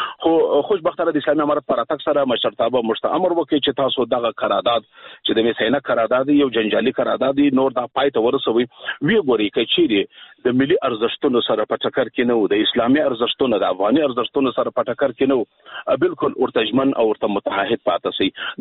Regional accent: Afghanistan; موږ ورته متعهد پاتې یو، موږ افغانان یو.

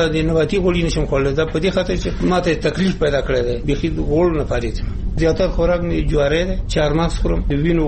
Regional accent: Nuristan, Afghanistan; مونږ د نورستان یو

